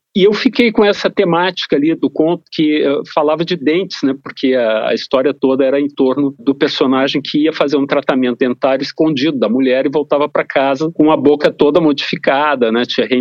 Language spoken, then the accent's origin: Portuguese; Porto Alegre, Rio Grande do Sul, Brazil; Porque eu comecei a escrever fazendo poesia lá atrás, na minha adolescência, lá em Porto Alegre.